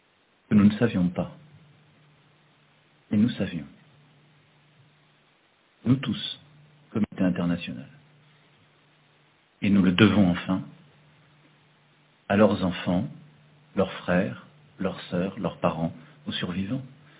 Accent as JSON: {"language": "French", "country": "France", "said": "nous nous devons à nous-mêmes en tant que Français de reconnaître les faits"}